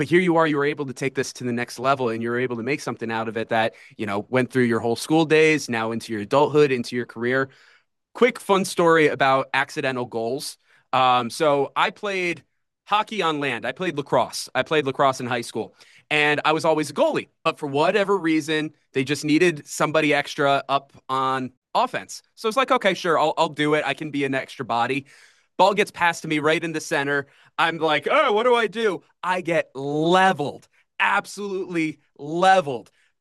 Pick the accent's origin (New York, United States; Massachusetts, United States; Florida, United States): New York, United States; Hyde Park; When I'm from Poughkeepsie, grew up Hyde Park.